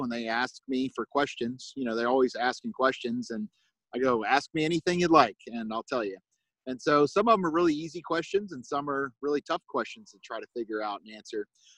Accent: Orlando, Florida, United States; I grew up here in Orlando.

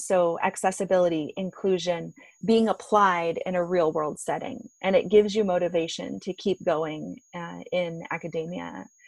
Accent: Pacific Northwest, United States; not just as an academic, but as an American and as a Pacific Northwesterner for me, and as a white woman

